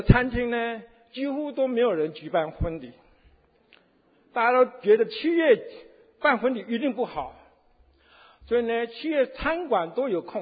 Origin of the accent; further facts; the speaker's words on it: Taiwan; 十年前，我八月的时候，我回台湾